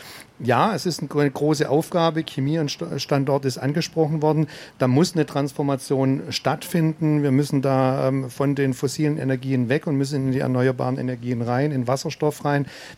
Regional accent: Baden-Württemberg, Germany; Ich komme ja aus Baden-Württemberg.

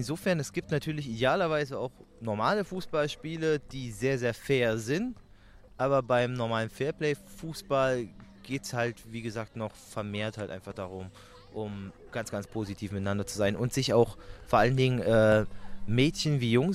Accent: Germany; born there; Aber natürlich bin ich auch trotzdem in Deutschland geboren und freue mich halt auch, wenn die Deutsche ein bisschen weiterkommen würde.

